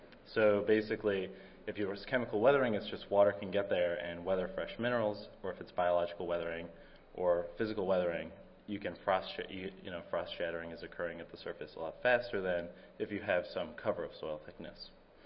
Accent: Utah, United States; now in Oregon, United States; I'm from Utah, and I'm in Oregon

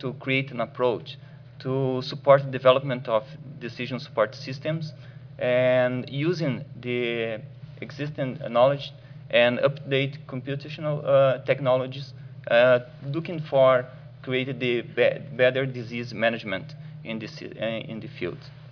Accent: Brazil; English is a second language; now in United States; I would like to apologize by my English, not strong, and I will do my best, okay? As Clyde told, I'm from Brazil.

